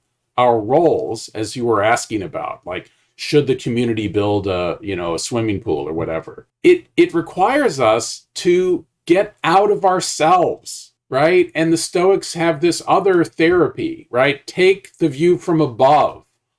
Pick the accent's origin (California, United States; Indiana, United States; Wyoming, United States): Indiana, United States; It's Nebraska. I'm from Indiana.